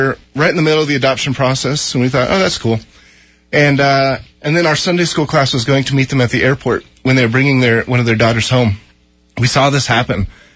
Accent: Los Angeles, California, United States; now in Texas, United States; We're from Los Angeles.

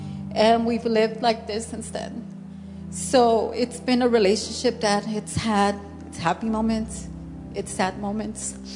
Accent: California, United States; now in Albuquerque, United States; I came from California, and when I came to Albuquerque, it wasn't a good time in my life.

